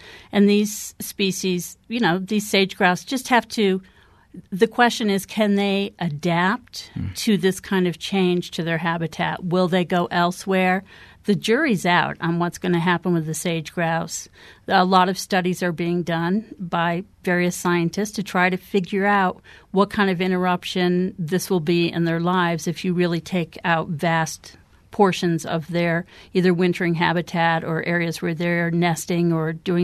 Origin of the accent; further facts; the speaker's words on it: East, United States; I am not a Westerner. I'm from the East, and so being spending any kind of time in the West was really interesting to me